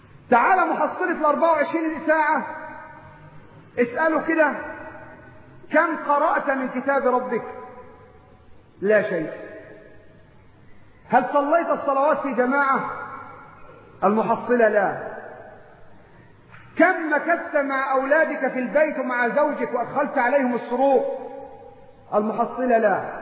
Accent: Upper Egypt, Egypt; حتى عندنا في الصعيد يضرب لك مثل

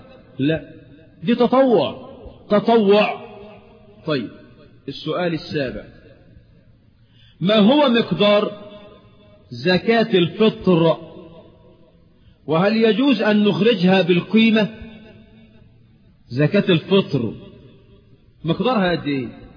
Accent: Egypt

